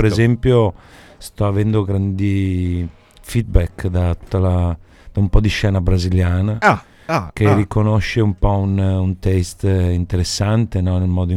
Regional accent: Veneto, Italy; Quindi in realtà mi sento un piede di qua, un piede di là. Ovviamente sono vissuto e cresciuto in Veneto, anche se col Molise ho veramente un rapporto vivo.

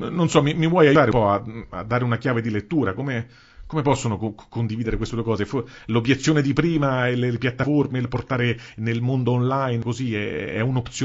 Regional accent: Rome, Lazio, Italy; come parlo da romano

